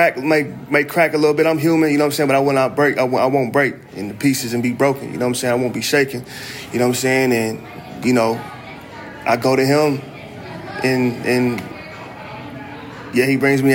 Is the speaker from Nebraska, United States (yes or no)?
no; Columbus, Ohio, United States; moved away; Well, yeah, I'm originally from Columbus, Ohio. I moved down here not too long ago. I moved down here, 2018.